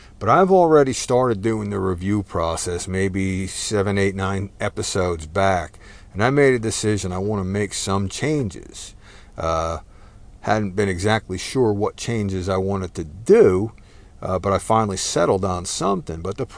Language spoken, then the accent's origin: English; New Jersey, United States; now in Texas, United States; Fair warning, I am Texan by choice, but I was raised in New Jersey.